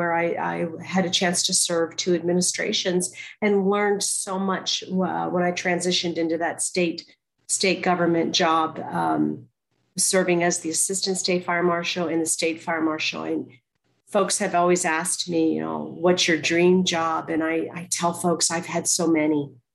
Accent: Pennsylvania, United States; So I'm actually a mid-Atlantic girl, born and raised in Pennsylvania.

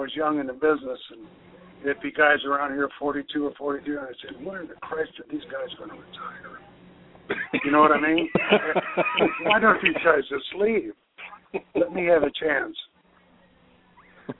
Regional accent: Marion, Ohio, United States; also born or lived in Brooklyn, New York; Yeah, I'm from Marion, Ohio.

